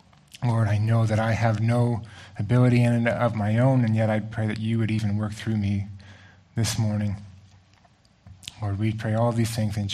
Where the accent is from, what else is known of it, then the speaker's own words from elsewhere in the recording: Canada; now in Kamloops, Canada; before moving to Kamloops, growing up in small towns, I found that most people were born and raised and lived their whole life in that town.